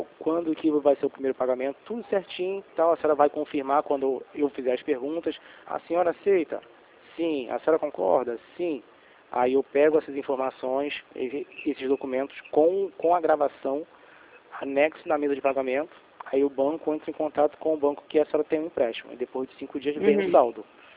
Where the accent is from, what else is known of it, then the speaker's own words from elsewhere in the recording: Rio de Janeiro, Brazil; eu sou aqui do centro do Rio.